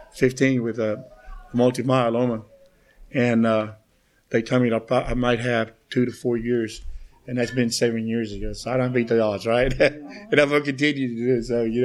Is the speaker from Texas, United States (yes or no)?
yes; Dallas, Texas, United States; And I'm from Tiny's N.A. in Mesquite, Texas, but I'm originally from Dallas.